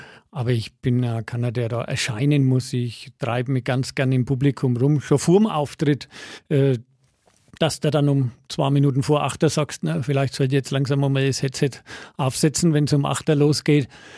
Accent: Höfen, Bavaria, Germany; Ja, ich bin in Höfen aufgewachsen.

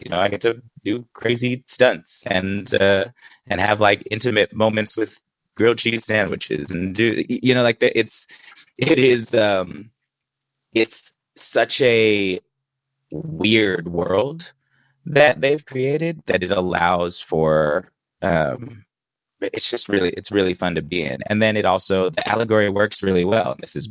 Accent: California, United States; I grew up in the Bay Area. Like, I know this family.

